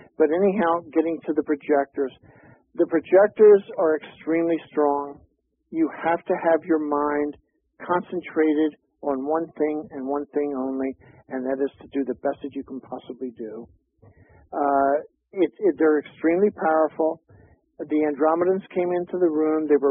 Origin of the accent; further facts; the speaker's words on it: Philadelphia, Pennsylvania, United States; born there; Philadelphia. And I used to race in Acco Dragway, Cecil County, Maryland, Vineland, all around those areas.